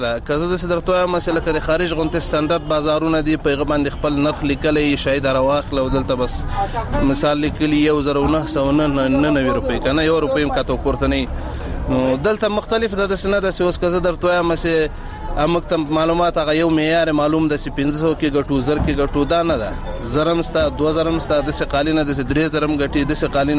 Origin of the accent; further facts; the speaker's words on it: Logar, Afghanistan; زه د لوګر ولایت اوسیدونکی یم.